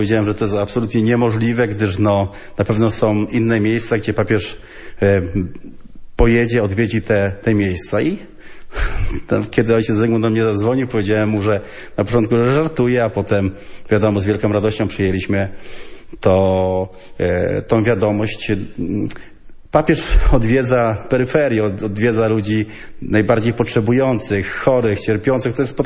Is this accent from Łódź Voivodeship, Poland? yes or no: no; Grybów, Lesser Poland, Poland; moved away as an adult; now in Georgia; jestem z Grybowa. Od 16 lat pracuję w Gruzji.